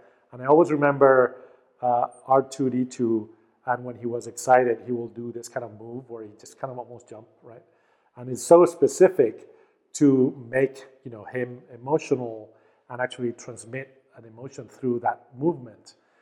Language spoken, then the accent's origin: English; Spain; I grew up in Spain